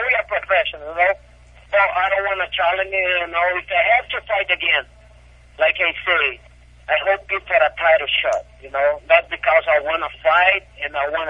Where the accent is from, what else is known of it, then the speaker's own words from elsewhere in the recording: Brazil; now in United States; I am 50 American now and 50 Brazilian, so my American side was, you know, is in my side right now.